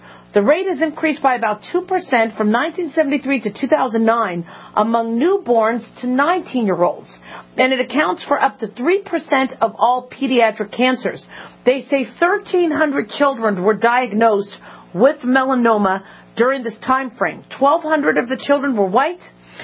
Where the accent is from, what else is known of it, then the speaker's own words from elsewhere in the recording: Phoenix, Arizona, United States; For the most part, even in Arizona, I grew up in Phoenix, Arizona, they didn't lather us up.